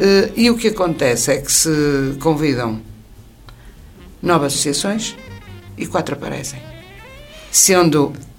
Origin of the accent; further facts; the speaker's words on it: Viana do Castelo, Portugal; Eu, como vianense e miadelense de Gema, sinto-me muito contente